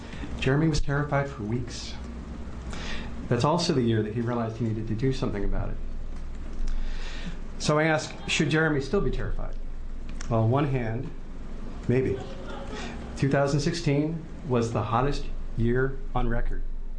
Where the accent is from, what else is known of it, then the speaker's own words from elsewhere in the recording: Portland, Oregon, United States; I'm from Portland, Oregon.